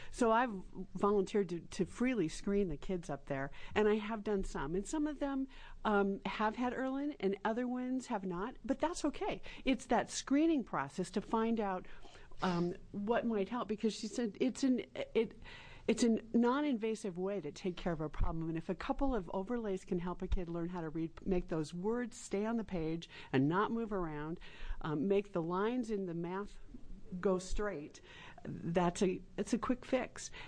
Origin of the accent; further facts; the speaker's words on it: Lyons, Oregon, United States; I'm from Lyons, Oregon, in Marion County.